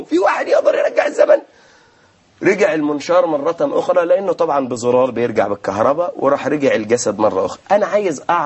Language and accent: Arabic; Sharqia Governorate, Egypt; أنا من الشرقية، أنا من الشرقية.